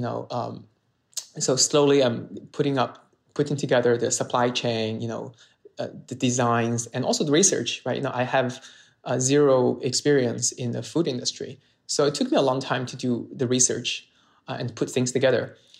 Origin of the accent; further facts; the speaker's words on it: Sichuan, China; English is a second language; now in Beijing, China; I went to college in Beijing, and I moved to Beijing, and I'm from Sichuan.